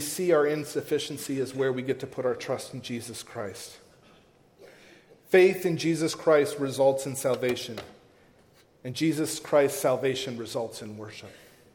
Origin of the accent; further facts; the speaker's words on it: the South, United States; I'm from the South.